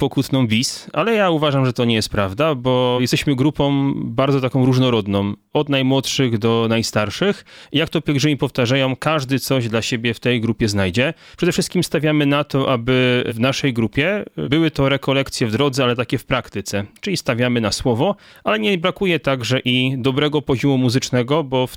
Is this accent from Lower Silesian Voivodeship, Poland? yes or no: yes; Milicz, Lower Silesian Voivodeship, Poland; Tak, ja jeszcze dodam tylko tyle, że ja pochodzę z Milicza